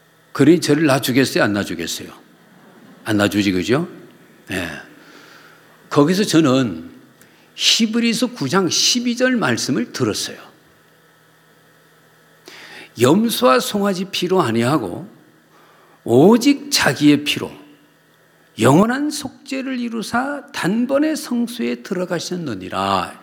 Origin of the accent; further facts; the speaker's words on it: Daejeon, South Korea; 저는 충청도 대전이고요.